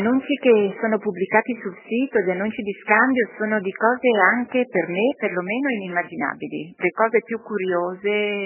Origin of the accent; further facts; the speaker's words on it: Genoa, Liguria, Italy; now in Caserta, Italy; Io sono genovese, ma vivo qui da una ventina d'anni